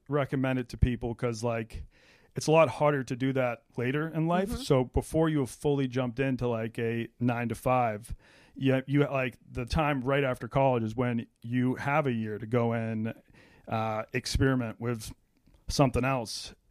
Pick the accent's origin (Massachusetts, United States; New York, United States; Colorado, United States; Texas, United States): Massachusetts, United States; Cohasset; also born or lived in China; On the South Shore.